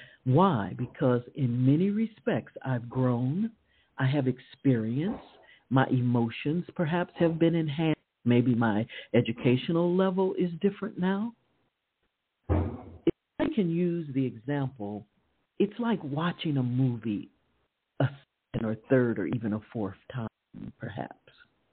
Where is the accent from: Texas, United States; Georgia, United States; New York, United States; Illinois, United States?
Illinois, United States; Chicago; As most of you know, I grew up in Chicago, Illinois.